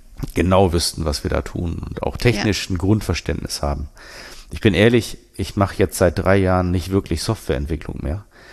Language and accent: German; Northern Germany, Germany; Ich komme ja aus Norddeutschland